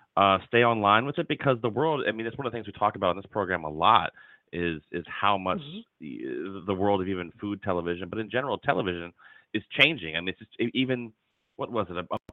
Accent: Virginia, United States; I grew up down south. I grew up down south in Virginia, and all my people yell at the TV

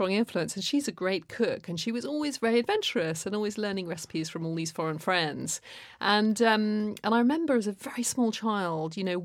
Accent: Oxford, South East England, United Kingdom; I mean, I guess I grew up in Oxford, very academic, you know, went to very good schools.

